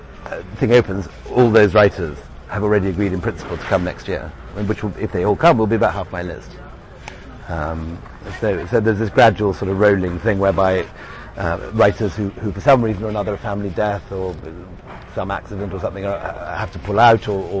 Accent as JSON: {"language": "English", "town": "Edinburgh", "region": "Scotland", "country": "United Kingdom", "said": "I'm from Edinburgh, why am I not in this list?"}